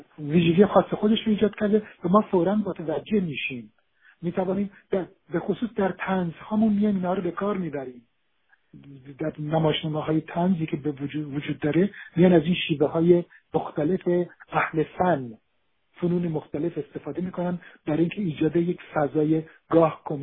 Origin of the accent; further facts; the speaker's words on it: Iran; زبونش گویشش به گویش من ایرانی نه به تهرانی به خراسانی نزدیکه